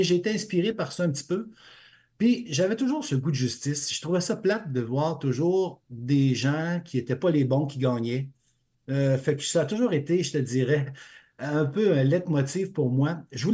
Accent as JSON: {"language": "French", "region": "Quebec", "country": "Canada", "tie": "born or raised there", "said": "Mon père avait un garage quand j'étais jeune, en Beauce."}